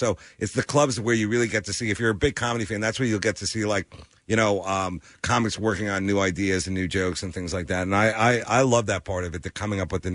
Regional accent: Long Island, New York, United States; Oh, well, I played Governor's. I'm from Long Island.

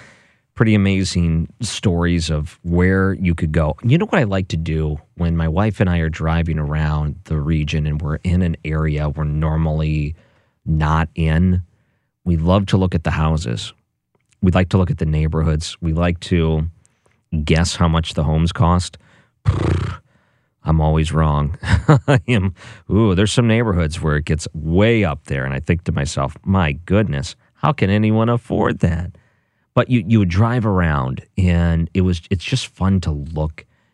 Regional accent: Detroit, Michigan, United States; I've watched enough of the CBC when I grew up outside Detroit. We had the CBC as one of our local television channels

